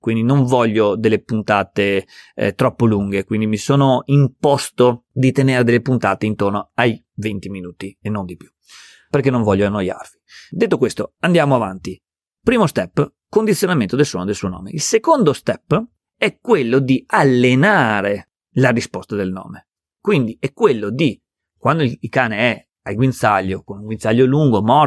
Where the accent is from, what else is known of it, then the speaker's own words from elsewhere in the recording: Veneto, Italy; sono veneto e la maggior parte dei miei allievi è veneta